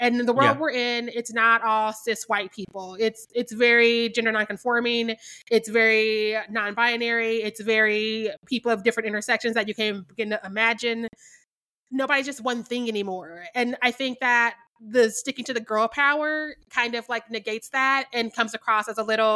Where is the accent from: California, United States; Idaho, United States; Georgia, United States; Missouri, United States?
Missouri, United States; I always butcher her name because I'm from Missouri